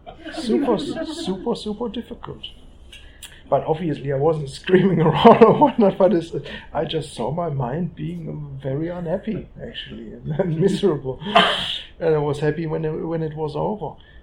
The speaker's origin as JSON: {"language": "English", "country": "Germany", "said": "I'm coming from Germany."}